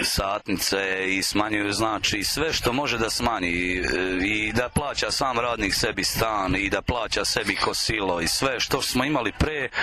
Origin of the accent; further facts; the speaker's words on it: Bosnia & Herzegovina; Mi smo Bosanci naučili na krizu od 1991. godine i nama to nije ništa ovo slučajno što se dešava.